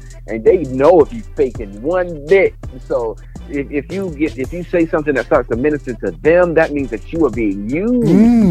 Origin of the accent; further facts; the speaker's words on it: Savannah, Georgia, United States; also born or lived in Phoenix, Arizona; I flew to my grandmother in Savannah, Georgia. So I grew up in Savannah, Georgia.